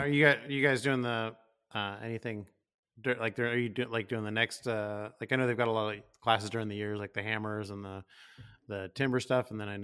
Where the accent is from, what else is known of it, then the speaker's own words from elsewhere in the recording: Pacific Northwest, United States; I grew up in the Northwest, so a light drizzly rain is like 90% of me walking to school.